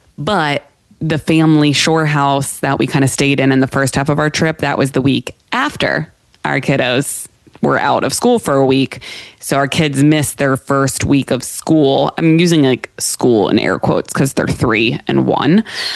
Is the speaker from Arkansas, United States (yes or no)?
no; Pittsburgh, Pennsylvania, United States; now in Florida, United States; I am from the Northeast. I'm from Pittsburgh. My husband's from Jersey. We met when we lived in Jersey. I went to Penn State. We're Northeasterners at heart.